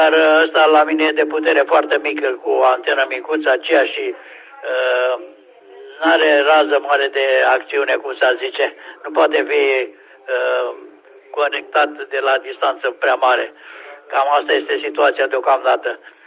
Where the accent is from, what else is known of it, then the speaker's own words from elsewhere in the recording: Craiova, Dolj, Romania; suntem Olteni, Grecoșep de Alfa Mai Kilo